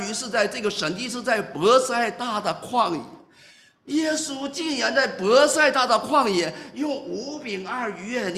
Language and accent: Chinese; Northeast China, China; 我是东北人